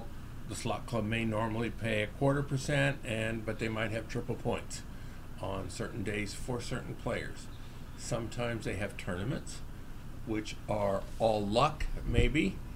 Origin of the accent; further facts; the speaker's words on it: Los Angeles, California, United States; moved away as an adult; now in Las Vegas, United States; Well, I grew up in the Los Angeles area. Okay. When I was 47 years old in 1993, I moved to Vegas to be a blackjack player.